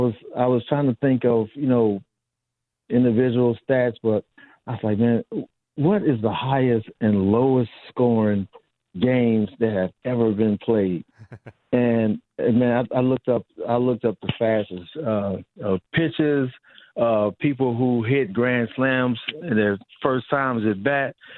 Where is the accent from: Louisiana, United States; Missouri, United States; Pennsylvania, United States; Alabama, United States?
Missouri, United States; Kansas City; He came up with the idea in 1920 in my hometown of Kansas City, Missouri.